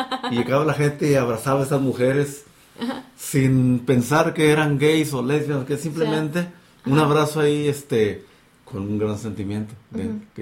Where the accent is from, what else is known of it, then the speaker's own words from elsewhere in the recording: Mexicali, Baja California, Mexico; De Mexicali, Baja California, que es la capital del estado más al noroeste de México.